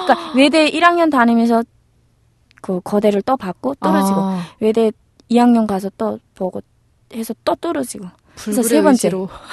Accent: North Korea; 북한에서 왔다고 아이들이 더 관심 가져주고

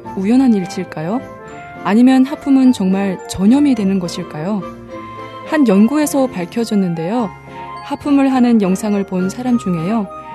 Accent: Musan, North Hamgyong, North Korea; 저는 똑소리 나는 무산 여자

